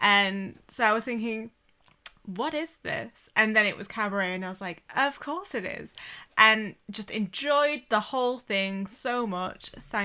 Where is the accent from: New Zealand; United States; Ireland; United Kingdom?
United Kingdom; So, as a Brit, thank you